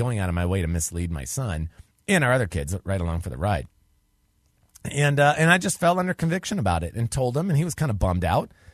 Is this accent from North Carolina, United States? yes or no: yes; North Carolina, United States; this is specific to you on the Truth Radio Network here in North Carolina, which is my home state.